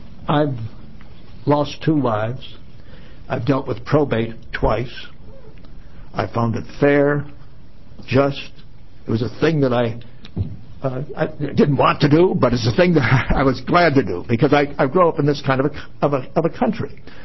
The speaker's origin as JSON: {"language": "English", "town": "Portland", "country": "United States", "said": "I'm from Portland."}